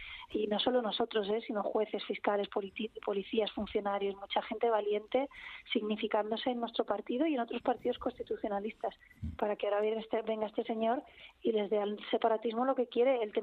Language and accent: Spanish; Catalonia, Spain; como catalana no independentista